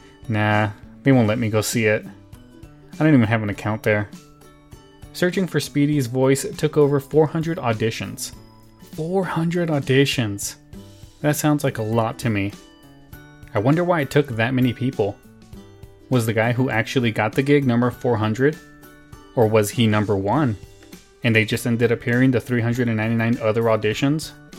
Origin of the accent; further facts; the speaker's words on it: Vista, California, United States; My hometown, the town I grew up in, is Vista, California.